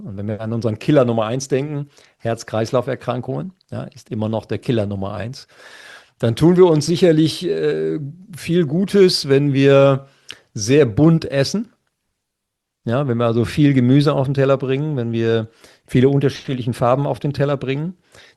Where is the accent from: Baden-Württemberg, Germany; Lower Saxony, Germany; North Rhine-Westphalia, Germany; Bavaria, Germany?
Lower Saxony, Germany; weil ich komme ja aus dem Schwarzteetrinkerland, ja, nämlich aus Ostfriesland. Und ich bin ja groß geworden mit 3 Tassen Tee morgens, 3 Tassen Tee mittags und 3 Tassen Tee abends.